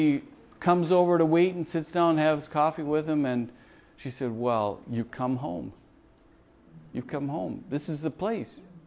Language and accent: English; Canada; My relatives basically came from the United Kingdom. I grew up in Canada. My parents were both American and Canadian, so I've had a loyalty to both from the very beginning and hardly knew there was a difference.